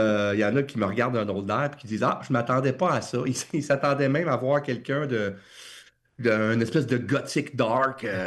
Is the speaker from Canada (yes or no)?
yes; Drummondville, Quebec, Canada; Dans tous mes romans, je parle de Drummondville parce que oui, c'est une façon de rendre hommage à ma ville natale.